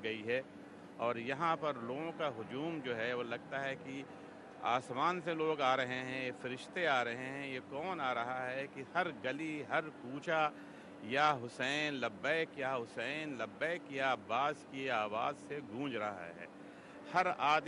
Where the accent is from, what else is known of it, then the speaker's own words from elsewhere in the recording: Pakistan; میں پاکستان کا رہنے والا ہوں، کراچی میں میری رہائش ہے، لیکن میں دبئی میں کام کرتا ہوں، اور کراچی اور دبئی دونوں جگہ سے میرا تعلق ہے۔